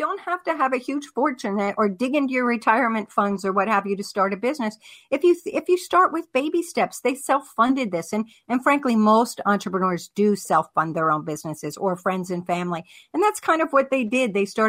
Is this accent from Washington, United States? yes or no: no; Pittsburgh, Pennsylvania, United States; I love these guys in Pittsburgh, you know, Pennsylvania started, and that is actually my hometown.